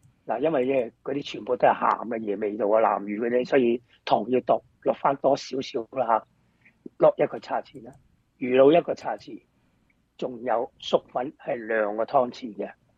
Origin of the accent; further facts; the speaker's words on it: Guangdong, China; 我哋中国人，我哋尤其是即系广东人